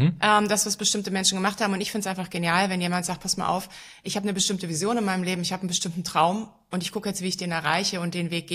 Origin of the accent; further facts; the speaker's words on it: Berlin, Germany; In Berlin. Ich bin eine gebürtige Berlinerin.